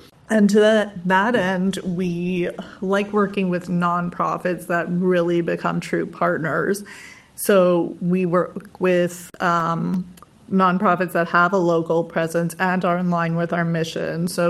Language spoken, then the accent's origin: English; Canada; growing up in Canada, there was always a recycling bin in your classroom, always a recycling bin at home.